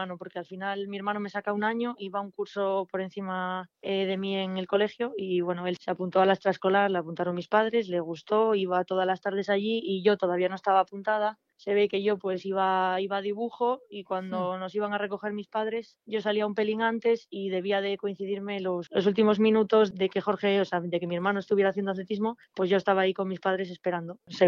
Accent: Asturias, Spain; now in León, Spain; aunque lleve tantos años en León, que voy ya para el octavo, pues que al final sigo siendo asturiana y aunque me pase bastante poco por las pistas de allí y no compita mucho, pues bueno, sigo teniendo licencia allí, sigo sintiéndome de allí

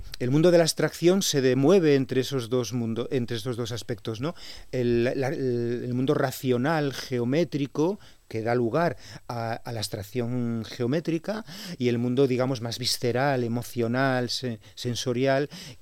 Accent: Santander, Cantabria, Spain; Yo trabajé en Teruel y de pronto un día, yo soy de Santander, pero trabajaba en Teruel

